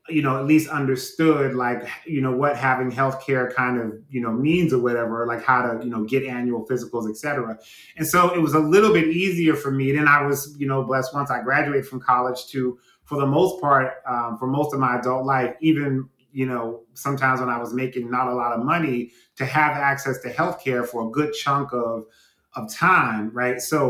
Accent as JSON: {"language": "English", "town": "Cleveland", "region": "Ohio", "country": "United States", "tie": "born or raised there", "said": "So I grew up here in Cleveland in a housing project until I was about 5 years old, until I was about 14."}